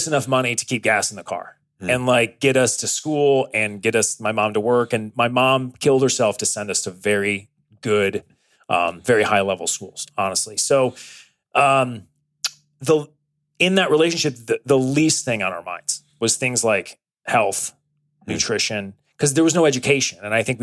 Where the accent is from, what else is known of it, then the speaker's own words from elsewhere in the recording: Tampa, Florida, United States; I grew up in a, I grew up right here in Tampa. I was the product of a single parent household.